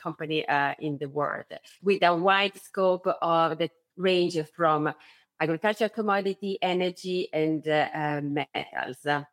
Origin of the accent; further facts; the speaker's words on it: Rome, Lazio, Italy; I grew up in Rome, definitely not a commodity origin